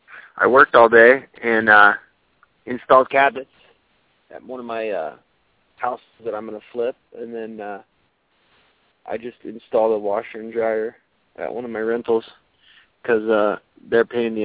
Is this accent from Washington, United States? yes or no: yes; Sequim, Washington, United States; right now as well, up in Squim. And that's where the area I grew up. So it's kind of cool to go back to my hometown and buy and sell houses there.